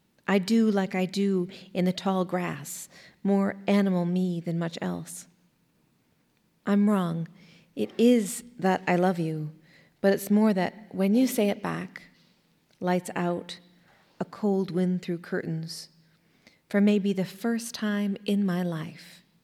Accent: Sonoma, California, United States; And I'm from Sonoma, California, originally, and I spend a lot of time there still.

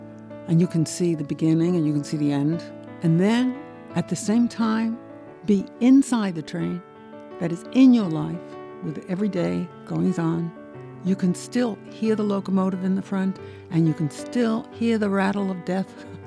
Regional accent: New York, United States; But I'm from New York City, which is why I sound so funny.

